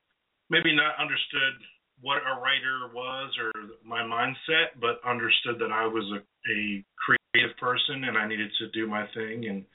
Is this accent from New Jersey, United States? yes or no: yes; New Jersey, United States; moved away as an adult; now in Florida, United States; I am originally from born and bred in New Jersey, moved down to sunny Florida about a dozen years ago.